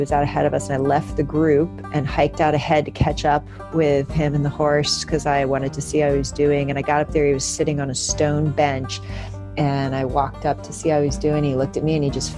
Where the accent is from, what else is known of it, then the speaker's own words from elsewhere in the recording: Florida, United States; Sure. I grew up in Florida.